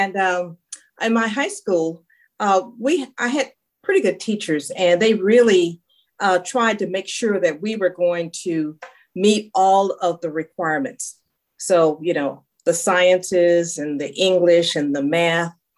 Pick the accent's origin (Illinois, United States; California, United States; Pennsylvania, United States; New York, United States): California, United States; Los Angeles; South Central Los Angeles.